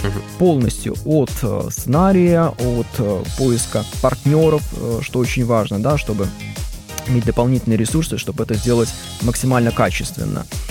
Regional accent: Russia; now in Belarus; вот я как преподаватель из России, понятное дело, не владею в достаточной степени белорусским языком.

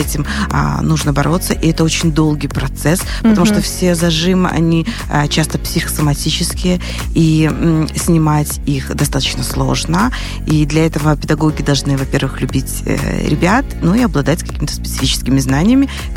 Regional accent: Mogilev Region, Belarus; я сама из Могилевской области, создавая студию, мне хотелось бы, чтобы на моей родине там как-то ближе

